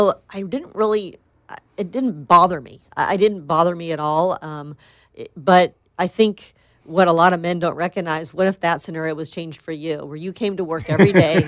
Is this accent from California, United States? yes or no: yes; Los Angeles, California, United States; No, I grew up in L.A. I grew up in the San Fernando Valley in Granada Hills.